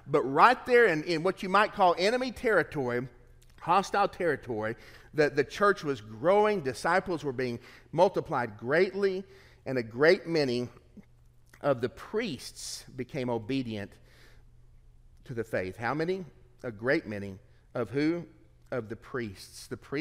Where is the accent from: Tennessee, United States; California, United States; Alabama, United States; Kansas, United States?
Tennessee, United States; I'm from Tennessee. I'm not a huge football fan, you know that.